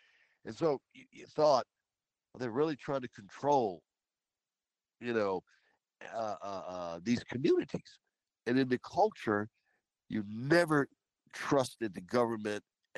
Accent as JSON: {"language": "English", "town": "Washington", "region": "District of Columbia", "country": "United States", "tie": "born or raised there", "said": "ever since I was young, it was interesting because growing up in Washington, D.C., and Washington, D.C. was known as two cities."}